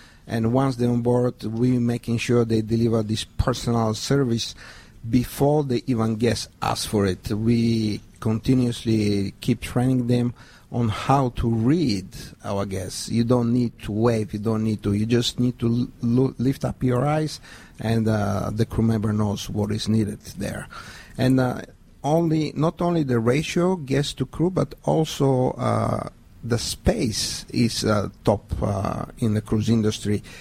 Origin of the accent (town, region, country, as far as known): Bulgaria